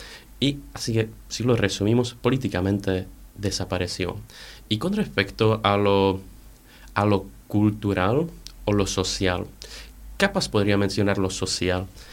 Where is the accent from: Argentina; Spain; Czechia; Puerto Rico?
Czechia; Moravian-Silesian Region; Spanish is a second language; la otra región es Moravskoslezský kraj, cuya capital es Ostrava, y de donde soy yo, justamente.